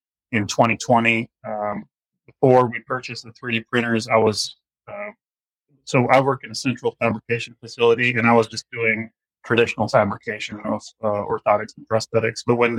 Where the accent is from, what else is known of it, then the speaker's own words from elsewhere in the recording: Pakistan; also born or lived in Afghanistan; I grew up as a refugee in Pakistan. I'm originally from Afghanistan. My father worked for Red Cross there.